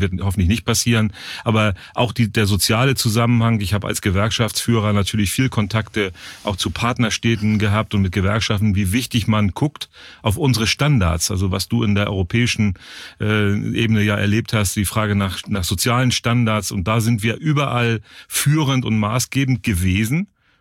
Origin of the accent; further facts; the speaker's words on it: Northern Germany, Germany; Ich komme aus dem Norden, da ist die Hanse sehr bewusst.